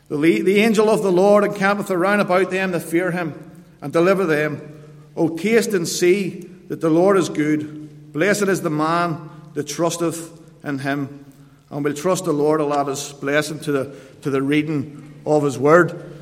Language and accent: English; Belfast, Northern Ireland, United Kingdom; I'm from Belfast